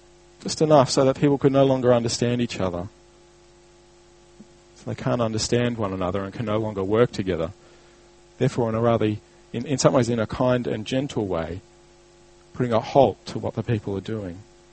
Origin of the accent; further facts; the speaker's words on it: Queensland, Australia; moved away; I grew up not only in Queensland, but in the country where g'day is kind of are so common you wouldn't believe it, and where people don't finish words and things like that in the rush to get their sentences out. When I came down to Victoria